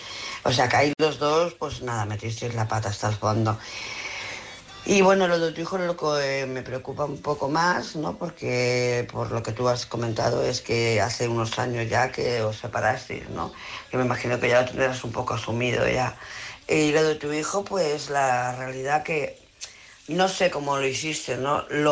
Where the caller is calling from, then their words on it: Barcelona, Catalonia, Spain; de Barcelona.